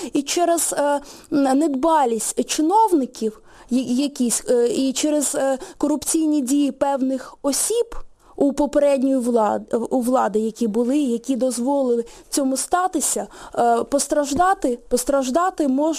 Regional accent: Kyiv, Ukraine; ми, кияни, будемо господарями в цьому місті, в нашому рідному місті.

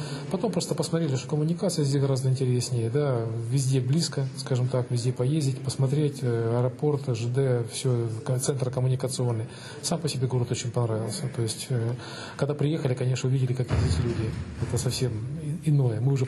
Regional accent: Sievierodonetsk, Luhansk Oblast, Ukraine; now in Vinnytsia, Ukraine; мне 42 года. Угу. Я из Сєвєродонецька, Луганской области.

